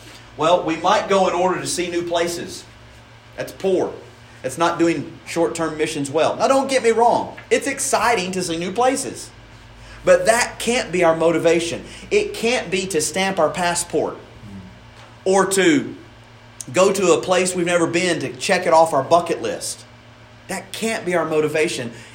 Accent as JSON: {"language": "English", "region": "Tennessee", "country": "United States", "tie": "born or raised there", "lives_now": "Louisville, United States", "said": "I grew up in Tennessee, and you say, boy, you are sharp."}